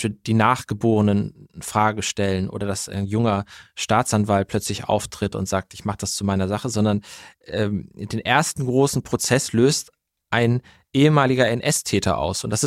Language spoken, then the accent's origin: German; North Rhine-Westphalia, Germany; born there; Mich als gebürtigen Nordrhein-Westfalen, das trifft mich besonders.